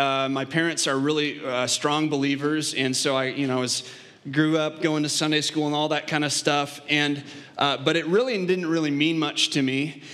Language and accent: English; Moline, Illinois, United States; my local hometown. They were Young Life leaders in Moline. We talked yesterday, these guys are from my hometown area, I love that.